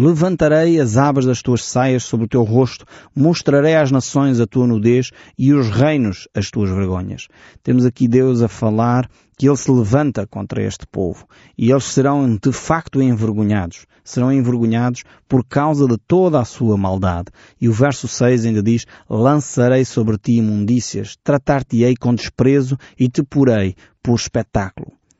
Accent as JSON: {"language": "Portuguese", "country": "Portugal", "said": "E eu, enfim, todos nós como portugueses dizemos, não, sou nasci no mês tal, tenho o signo tal."}